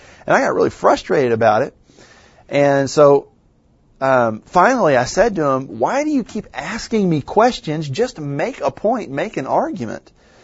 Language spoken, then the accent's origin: English; Louisiana, United States; And it was the State Baptist College where I'm from. I'm from Louisiana.